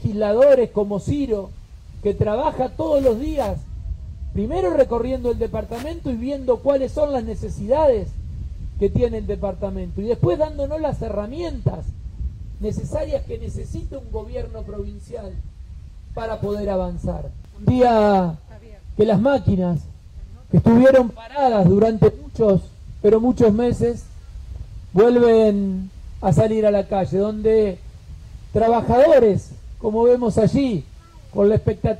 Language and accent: Spanish; Santa Fe, Argentina; nos tenemos que sentir orgullosos como santafesinos